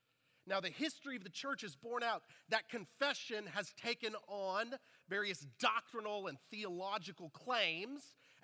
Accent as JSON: {"language": "English", "town": "McKinney", "region": "Texas", "country": "United States", "tie": "born or raised there", "said": "Yeah, I grew up in Texas, grew up in McKinney, graduated McKinney High School, went to Baylor, and then DTS."}